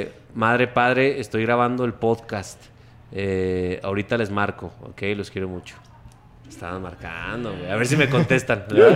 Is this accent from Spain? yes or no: no; Mexico; ¿Por qué somos así los mexicanos?